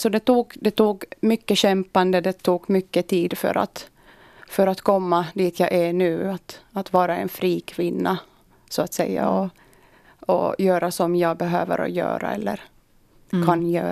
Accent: Iraq; now in Espoo, Finland; Jag kom till Finland 1995 från Irak. Jag är kurd. Bodde här några år med min farbrors familj. Sen fick jag min familj hit och har gått i skolan här.

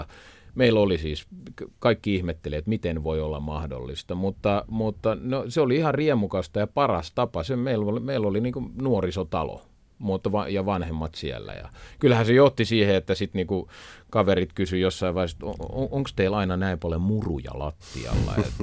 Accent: Helsinki, Uusimaa, Finland; me kuitenkin kasvettiin Katajanokalla kuitenkin semmoisessa fiiliksessä ja ympäristössä perheessä

